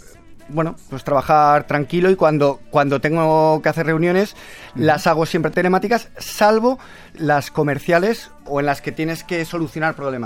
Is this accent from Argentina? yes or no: no; Madrid, Community of Madrid, Spain; A ver, yo crecí aquí en Madrid.